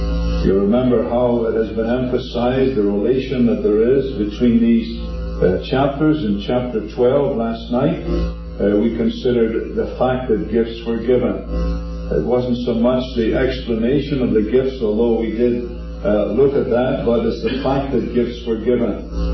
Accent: Ireland; moved away; Most of you know that I came from Ireland years ago, and I like to go back once in a while

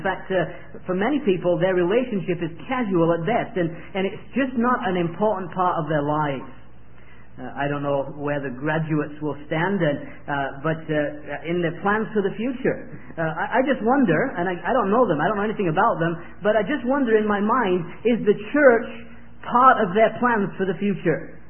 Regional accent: England, United Kingdom; now in Georgia, United States; that's a tune that's very much associated with my home country, which is England. So even though I live in Georgia, you probably would figure out fairly quick that that's not where I'm from.

